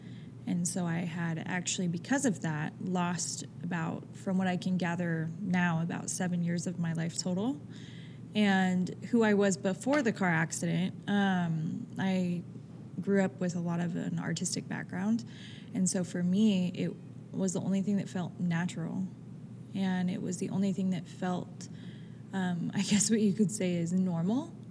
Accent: Utah, United States; I mean, I am from Utah, so, I mean, I can get creative.

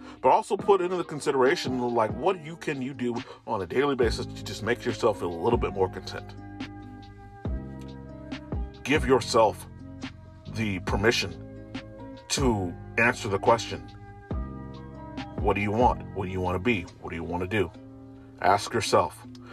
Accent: Chicago, Illinois, United States; I grew up in a place where so many people didn't get to live to see the age of 18. I'm from Chicago, right?

